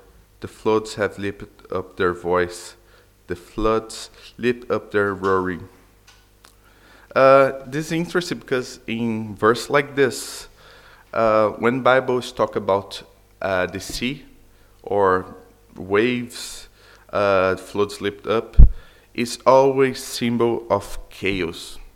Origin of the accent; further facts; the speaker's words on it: Niterói, Rio de Janeiro, Brazil; English is a second language; I'm from Brazil, Rio. But indeed, I'm from Niterói, is the other side of the bridge